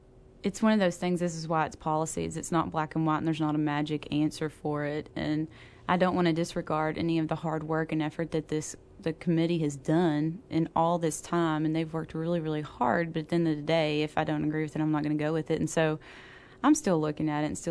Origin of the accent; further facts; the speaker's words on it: Texas, United States; I'm from East Texas